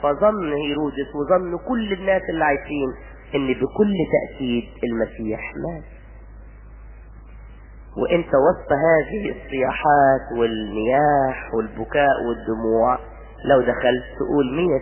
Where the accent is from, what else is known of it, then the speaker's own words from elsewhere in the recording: Egypt; مش عشان إحنا مصريين